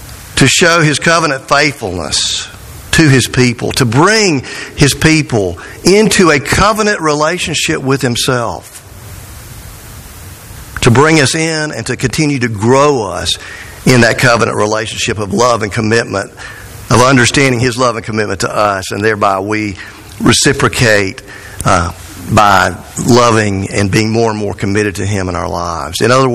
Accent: United States; being the American pastor I am

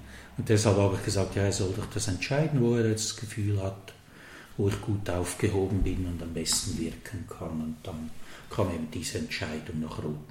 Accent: Sarnen, Obwalden, Switzerland; in meiner Heimat in Sarnen, Stalden, kam ich dann 4 Jahre als Vikar nach Brunnen

